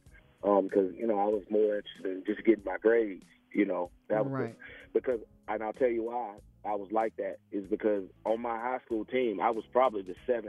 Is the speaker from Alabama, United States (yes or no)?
yes; Wetumpka, Alabama, United States; because I'm from Alabama, small country town.